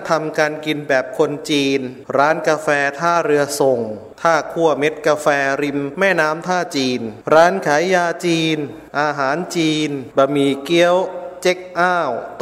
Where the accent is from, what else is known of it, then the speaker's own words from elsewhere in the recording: Nong Ya Sai, Suphan Buri, Thailand; born there; ผมเกิดที่อำเภอหนองยาไซแต่ต้นตระกูลของผมย้ายมาจากสามชุกตลาดสามชุกจึงเป็นบ้านของญาติพี่น้องของครอบครัวผม